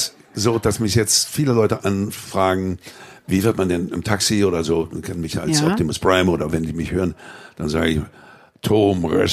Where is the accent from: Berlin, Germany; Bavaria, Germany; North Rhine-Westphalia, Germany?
Berlin, Germany; Ich komme aus Berlin